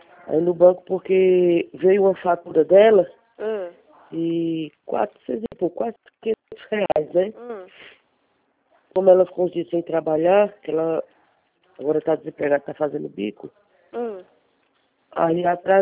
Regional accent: Pernambuco, Brazil; moved away; eu tenho 8 anos que eu vim de Pernambuco, né?

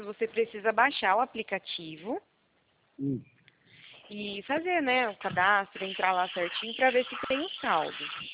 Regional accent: Presidente Bernardes, São Paulo, Brazil; Eu sou de Bernardes também.

